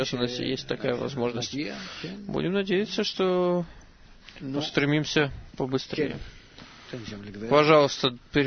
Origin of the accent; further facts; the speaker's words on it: Japan; Я из Японии.